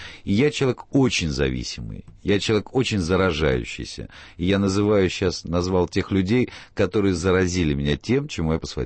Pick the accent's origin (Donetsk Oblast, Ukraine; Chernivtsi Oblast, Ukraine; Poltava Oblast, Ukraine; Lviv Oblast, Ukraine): Lviv Oblast, Ukraine; Lviv; Я во Львове школьные годы провел.